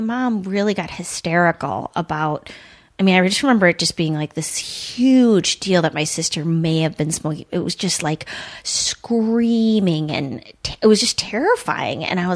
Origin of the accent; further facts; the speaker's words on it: Duluth, Minnesota, United States; And but I grew up in Duluth.